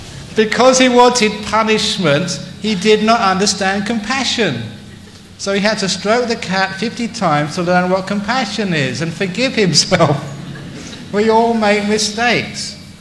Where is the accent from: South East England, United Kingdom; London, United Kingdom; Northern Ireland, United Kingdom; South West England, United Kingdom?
London, United Kingdom; I grew up in London in the 60s and early 70s, before I became a monk